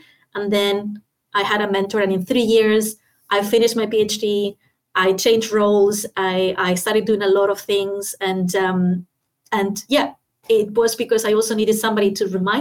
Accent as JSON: {"language": "English", "region": "Canary Islands", "country": "Spain", "tie": "born or raised there", "second_language": "English", "said": "I didn't grow up in a big city. I'm from Spain, but I was from the Canary Islands. So I was in a very small environment."}